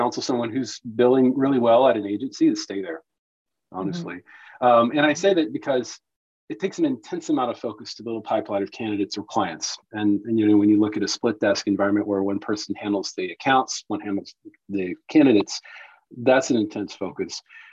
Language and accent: English; South Carolina, United States; now in San Francisco, United States; Originally from South Carolina.